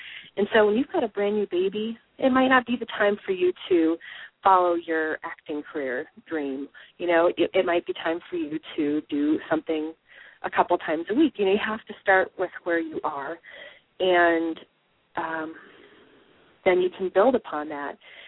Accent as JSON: {"language": "English", "region": "Midwest", "country": "United States", "said": "And, you know, I'm from the Midwest. I'm from my family's, you know, Norwegian, hardworking, and you do practical things."}